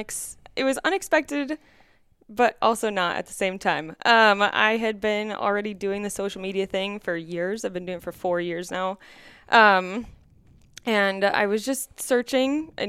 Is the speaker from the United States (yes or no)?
yes; Broughton, Minnesota, United States; I am from Broughton, Minnesota